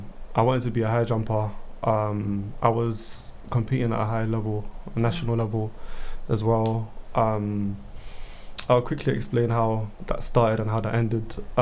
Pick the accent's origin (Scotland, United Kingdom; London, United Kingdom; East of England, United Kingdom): London, United Kingdom; I grew up in North London, Wood Green, like yourself, maybe.